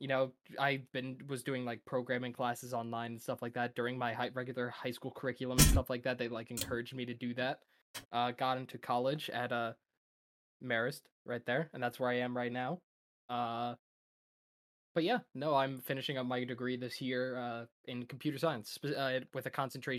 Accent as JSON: {"language": "English", "region": "New Jersey", "country": "United States", "said": "So I'm from New Jersey. I kind of lived in my hometown."}